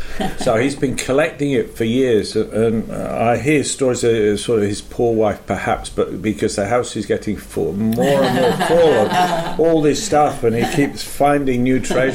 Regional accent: Leeds, Yorkshire and the Humber, United Kingdom; I was from Leeds, and Manchester is just the other side of the Pennines

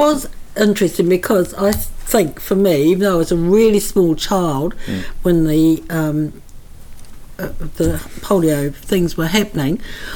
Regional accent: Wellington, New Zealand; this is growing up in Wellington, not Mount Victoria, so it might have been slightly different

